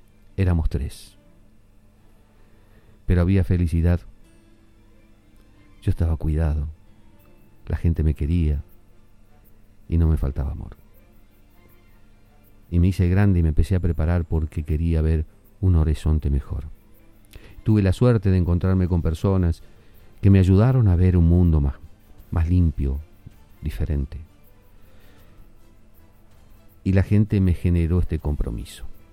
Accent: Argentina; pasa en mi país, pasa con mi gente. Pucha caramba, somos argentinos.

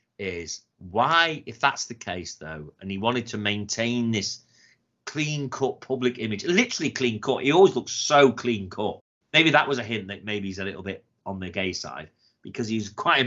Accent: Wales, United Kingdom; I'm saying this because I am half Welsh. So I am, you know, I think I've got a little bit of a right. I'm not being anti-Welsh. I am fucking Welsh and I live in Wales.

